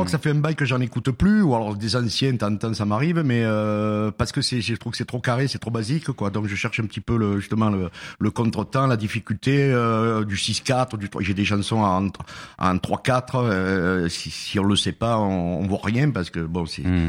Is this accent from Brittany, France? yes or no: no; Lourmarin, Provence-Alpes-Côte d'Azur, France; also born or lived in Marseille; now in Cavaillon, France; D'ici. Je suis né à Marseille, puis j'ai grandi dans la région de Lourmarin, Loris, tout ça, et depuis quelques temps j'habite sur Cavaillon.